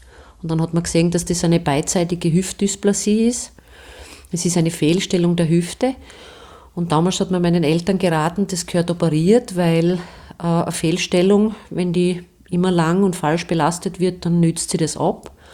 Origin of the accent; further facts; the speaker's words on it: Styria, Austria; Ich bin in Stallauf bei Steins aufgewachsen